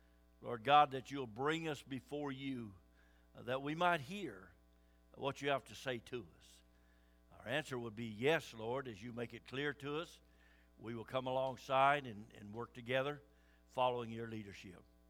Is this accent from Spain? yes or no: no; Canada; I'm a part of the human race, but I am also a Canadian citizen. I'm not just a human at random all over the world. I'm a Canadian.